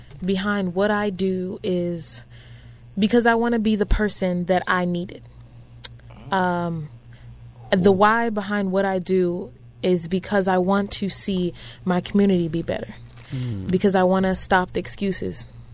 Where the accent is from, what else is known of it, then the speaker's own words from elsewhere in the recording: Bridgeport, Connecticut, United States; I grew up in Bridgeport, Connecticut.